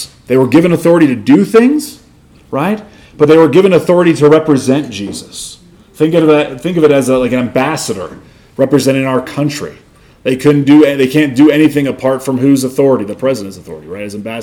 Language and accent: English; Northeast, United States; I grew up in the Northeast, very far away from here.